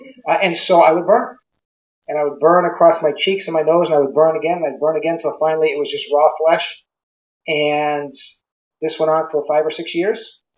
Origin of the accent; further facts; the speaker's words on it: Huntington Beach, California, United States; I grew up in along the coast in Southern California in an area called Huntington Beach. I was born in Newport Beach. Huntington Beach was 5 minutes from the ocean.